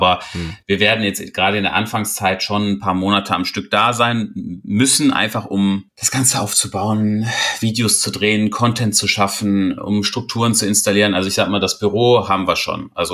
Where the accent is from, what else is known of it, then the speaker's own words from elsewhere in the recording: Germany; Und als Deutscher hat man ja schon etwas andere Vorstellungen von Verbindlichkeit